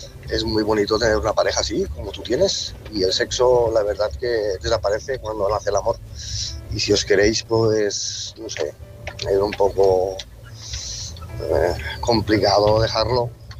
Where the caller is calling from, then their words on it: Tarragona, Catalonia, Spain; de Tarragona.